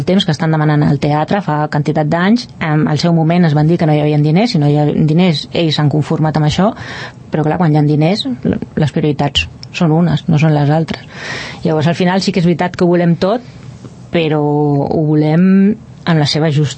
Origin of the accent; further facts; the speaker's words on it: Barcelona, Catalonia, Spain; born there; also born or lived in Rubí / Sant Cugat; now in Valldoreix, Spain; jo vaig néixer a Barcelona i després vaig venir a viure a Rubí, Sant Cugat, i després vaig venir a viure a Valldoreix. Ja fa més de 20 anys que estic aquí a Valldoreix, fa 30 que hi volto, però no hi fa tant que hi visc